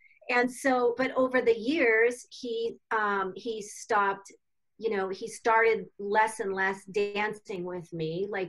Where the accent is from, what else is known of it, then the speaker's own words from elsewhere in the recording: Arizona, United States; So I came back to my home state of Arizona, just outside of Phoenix.